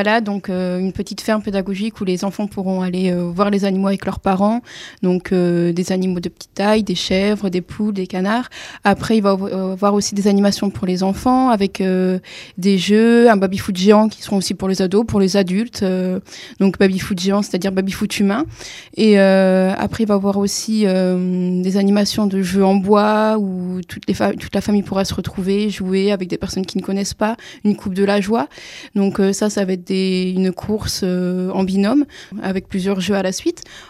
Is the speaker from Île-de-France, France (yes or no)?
no; Hauts-de-France, France; Moi, je viens du Nord à la base